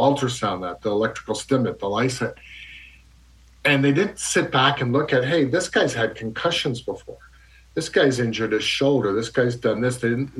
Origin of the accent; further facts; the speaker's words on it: Canada; I'm from Canada originally.